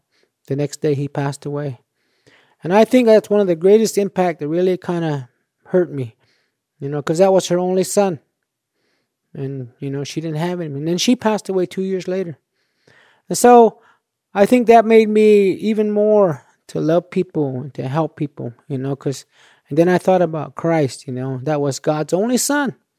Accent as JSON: {"language": "English", "town": "Tuba City", "region": "Arizona", "country": "United States", "tie": "born or raised there", "also_born_or_lived": "Winslow, Arizona", "said": "I was born in June 8, 1949 in Winslow, Arizona. I came here to Tuba City when 1950. I lived here until 1960, and then I left. And then I came back in 1980 here to Tuba City. I'm half Navajo and half Hopi."}